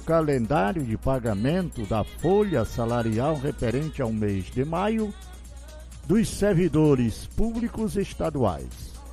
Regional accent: Acre, Brazil; Um abraço para vocês de Sena, Chapuri, todo esse estado do Acre querido, minha terra querida, minha terra natal, brasileira.

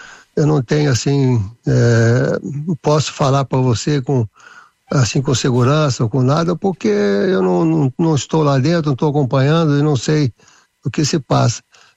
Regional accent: Monte Sião, Minas Gerais, Brazil; born there; now in São Paulo, Brazil; Em Monte Sião, que é onde eu nasci. Mas hoje eu estou com a família aqui em São Paulo.

